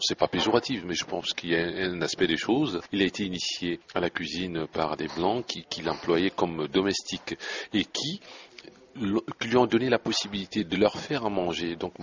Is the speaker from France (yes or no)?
no; Cameroon; Je suis un cuisinier d'origine camerounaise. J'ai passé mon enfance au Cameroun. Donc, toute la cuisine que j'ai fait au jour d'aujourd'hui vient de mon ethnie, qui est une ethnie étone des environs de Yaoundé, la capitale du Cameroun.